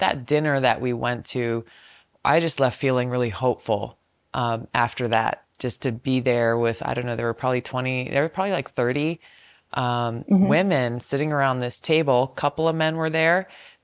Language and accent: English; American Samoa; born there; I was born in American Samoa, actually. I'm the fourth of five, and my younger sister was born in Hawaii.